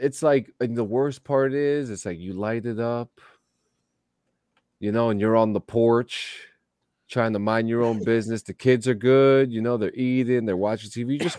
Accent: Union City, United States; You know, and you know growing up in Union City, you know, it we're used to like those loud noises because we grew up with our beds.

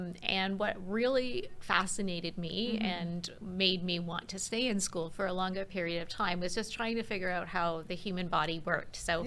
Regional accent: North York, Ontario, Canada; also born or lived in Toronto; I grew up in North York, so just north of Toronto. I was born at Toronto Western Hospital, so right downtown Toronto, and then grew up and lived until I started going to university in North York.

